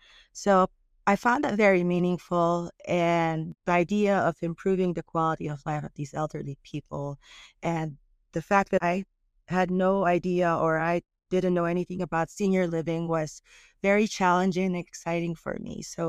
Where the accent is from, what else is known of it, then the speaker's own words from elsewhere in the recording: Metro Manila, Philippines; as a child growing up in Metro Manila in the Philippines, I was quite fond of creating art.